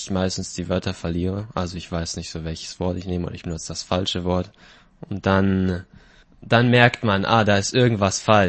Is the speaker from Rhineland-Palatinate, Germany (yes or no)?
no; Ingolstadt, Bavaria, Germany; Und ich komme aus Ingolstadt. Und ich lebe ab und zu mal bei meiner Oma in Taipei.